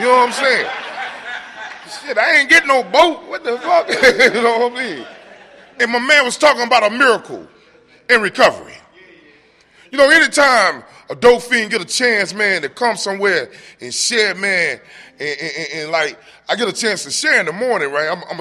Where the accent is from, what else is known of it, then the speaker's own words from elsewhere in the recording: Atlanta, Georgia, United States; I'm from Atlanta, and I'm so happy to be amongst my family.